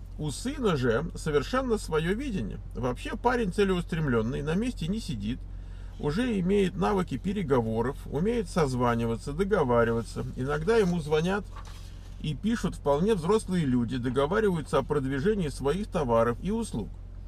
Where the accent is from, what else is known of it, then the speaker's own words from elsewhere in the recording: Kemerovo, Kemerovo Oblast, Russia; Я из Сибири, город Кемерово.